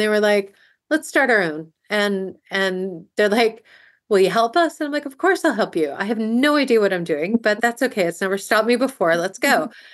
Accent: United States; I was raised in America, and I was raised with that whole stand on your own 2 feet, be an individual.

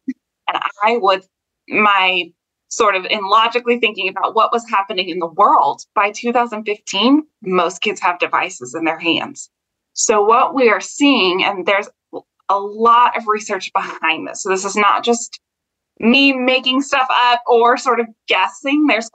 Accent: United States; now in Kansas City, United States; So I'm sure as your audience can hear, I'm from the United States. I specifically live in Kansas City. So I'm right in the middle of the United States.

